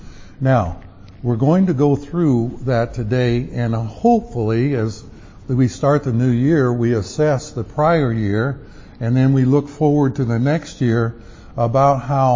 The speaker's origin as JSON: {"language": "English", "region": "the South", "country": "United States", "said": "and I'm from the South, so it's kind of a Southern song"}